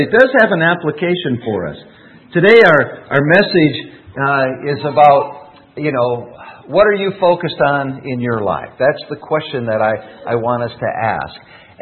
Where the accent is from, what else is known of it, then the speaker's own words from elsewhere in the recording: Rochester, Minnesota, United States; I can remember when this first happened, growing up in Rochester, Minnesota.